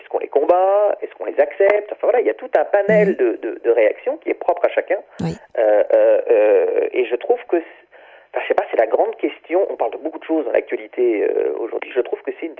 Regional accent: France; moi, je suis français, donc je suis concerné par l'histoire de France.

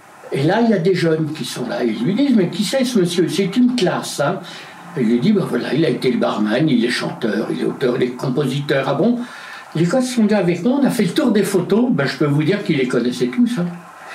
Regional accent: Paris, Île-de-France, France; born there; Oui, oui, je suis né à Paris.

